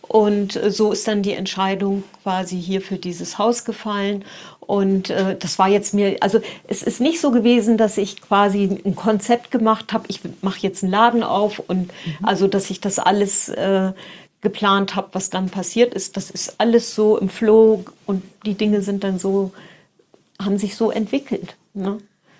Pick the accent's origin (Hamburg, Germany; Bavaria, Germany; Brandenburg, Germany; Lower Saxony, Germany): Lower Saxony, Germany; Ja, also geboren bin ich in der Nähe von Bremen. Also ich fühle mich als Bremerin, aber ich bin eigentlich eine Niedersächsin. Und weil wir an der Stadtgrenze aufgewachsen sind